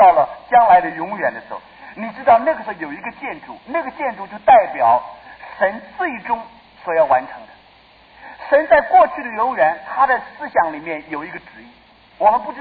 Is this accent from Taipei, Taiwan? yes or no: yes; Taipei, Taiwan; 我到了台北，到了现在还是会迷路，虽然我在这里长大的，但是很多地方还是不认得，